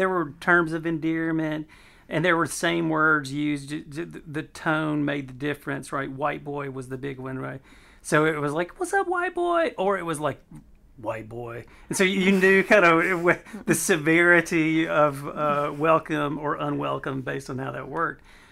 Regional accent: Mississippi, United States; And I grew up poor in the Mississippi Delta, and I was white.

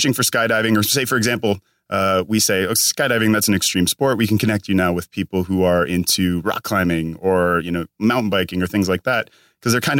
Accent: Minnesota, United States; now in California, United States; Oh, man, I'm all the way from Minnesota. I came from Minnesota, moved out to California probably 13 years ago.

